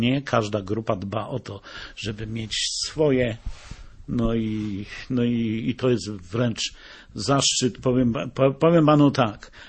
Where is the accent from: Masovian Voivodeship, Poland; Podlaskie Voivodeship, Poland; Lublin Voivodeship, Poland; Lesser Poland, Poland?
Lesser Poland, Poland; jestem góralem babiogórskim, czyli to są w zasadzie gniazdo górali babiogórskich tam, bo to najstarsza wieś na Babiogórszczyźnie, Siedzina z 1563